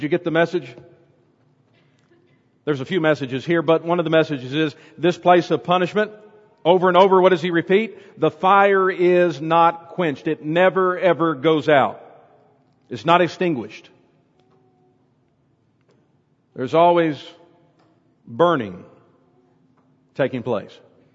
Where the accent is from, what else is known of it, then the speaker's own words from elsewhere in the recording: Bowling Green, Kentucky, United States; not too far from where I grew up in Bowling Green, Kentucky, is a cave called Mammoth Cave.